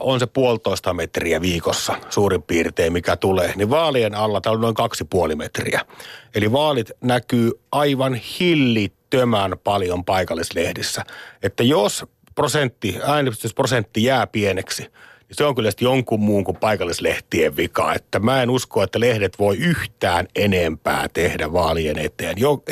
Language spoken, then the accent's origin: Finnish; Eastern Finland, Finland; koska itse olen Itä-Suomesta